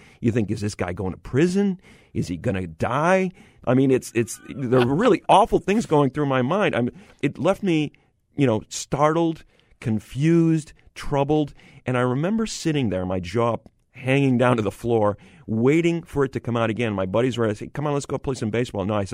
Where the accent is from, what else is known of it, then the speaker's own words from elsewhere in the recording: Syracuse, New York, United States; I grew up in Syracuse, New York